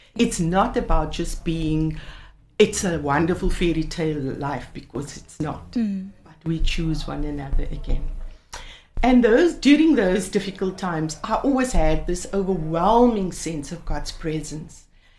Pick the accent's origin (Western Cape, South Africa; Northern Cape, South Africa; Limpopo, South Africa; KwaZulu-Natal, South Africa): Western Cape, South Africa; Stellenbosch; now in Cape Town, South Africa; so we got married in the hometown of, my hometown of Stellenbosch.